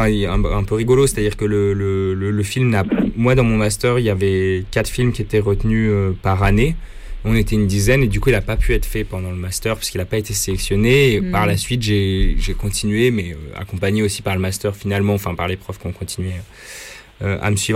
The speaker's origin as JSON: {"language": "French", "town": "Grenoble", "region": "Auvergne-Rhône-Alpes", "country": "France", "said": "il se trouve que je suis grenoblois par ailleurs"}